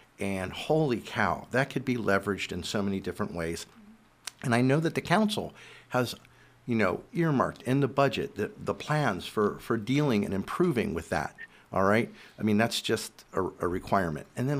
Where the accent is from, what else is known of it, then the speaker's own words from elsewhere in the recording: Ohio, United States; I grew up in Central Ohio. There wasn't an opportunity to go kayaking.